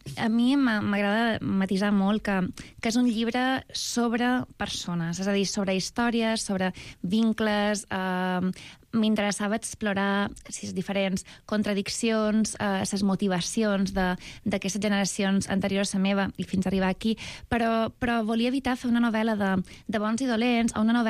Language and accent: Catalan; Sa Pobla, Balearic Islands, Spain; jo encantada que es remarqui que sóc de Sa Pobla.